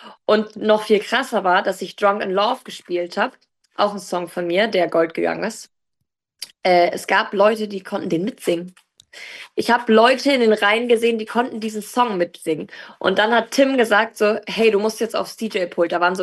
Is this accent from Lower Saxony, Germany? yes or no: yes; Stade, Lower Saxony, Germany; Also ich komme aus Stade